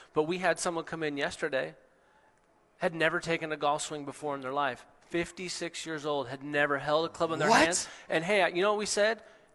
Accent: Washington, United States; because I'm from the Seattle, Tacoma area. Like, we hoop, right?

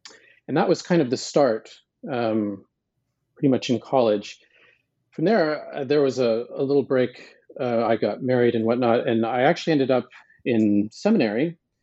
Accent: Montana, United States; born there; I was born in Montana, which really isn't what one would think of as the environment, you know, to launch a career in Islamic studies.

